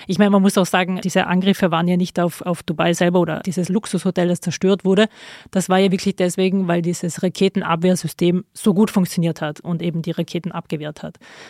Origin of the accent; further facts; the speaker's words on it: Austria; ich komme aus Österreich, ich komme aus Europa